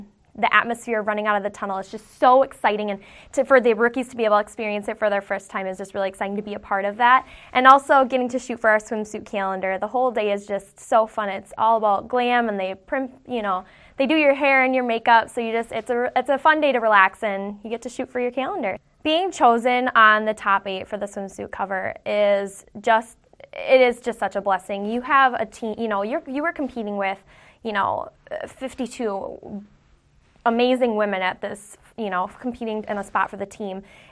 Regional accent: Rochester, United States; I'm from Rochester, and this is my third year on the team.

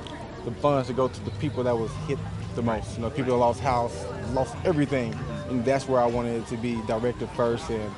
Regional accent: Texas, United States; Being from Texas and how big

